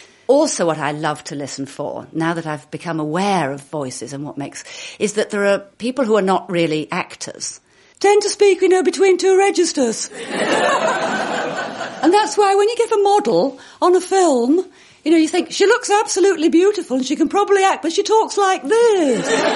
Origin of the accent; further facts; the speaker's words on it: Hull, Yorkshire and the Humber, United Kingdom; And growing up in Hull, such a funny place. And it's so funny that I should grow up in a place where the telephone was the only private system in England